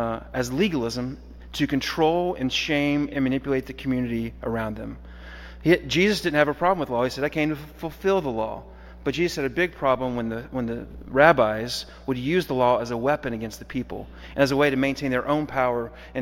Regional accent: Houghton, United States; And I grew up in Houghton, and I grew up going to a church on Highway 80 just down the street.

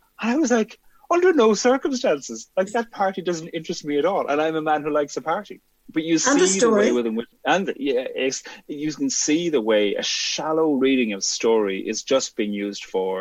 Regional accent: Cork, Munster, Ireland; I'm from the People's Republic of Cork. So, of course, you know, Cork and not Cork, as there is.

